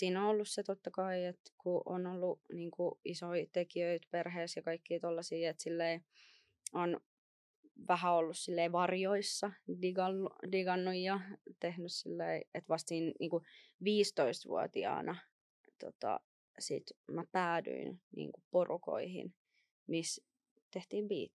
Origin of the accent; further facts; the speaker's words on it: Helsinki, Uusimaa, Finland; lapsuuteni Helsingissä, tai siis oikeastaan silleen, niin kuin Helsingin kasvatti, on ihan paljasjalkainen, niin kuin yksi niistä harvoista nykypäivänä kai